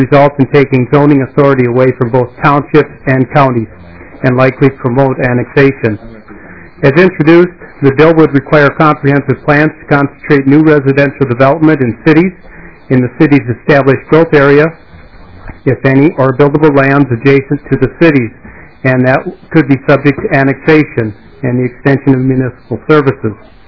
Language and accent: English; Dover, Minnesota, United States; from Dover, Minnesota.